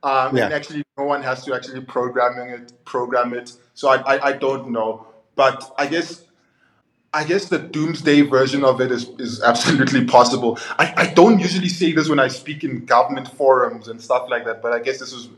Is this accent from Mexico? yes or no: no; South Africa; And I grew up in Africa, South Africa, my whole life.